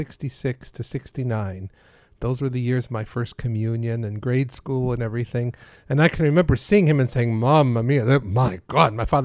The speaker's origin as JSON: {"language": "English", "town": "Rochester", "region": "New York", "country": "United States", "tie": "born or raised there", "said": "I grew up in Rochester, New York."}